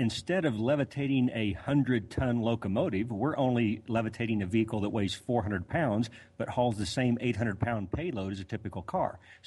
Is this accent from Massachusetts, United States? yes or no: no; Colorado, United States; I was born in 62, and I grew up here in Colorado as well. I grew up on a farm